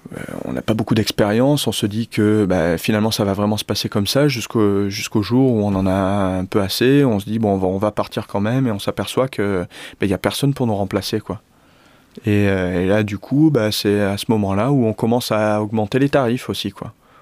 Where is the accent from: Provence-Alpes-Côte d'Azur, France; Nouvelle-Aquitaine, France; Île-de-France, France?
Provence-Alpes-Côte d'Azur, France; Marseille; Bah, je suis originaire de Marseille et puis voilà.